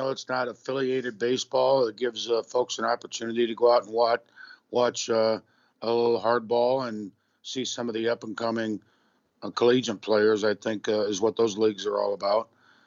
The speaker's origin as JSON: {"language": "English", "region": "Iowa", "country": "United States", "said": "Maybe it's because, you know, we're from Iowa. We didn't have hockey in high school or whatever it may be."}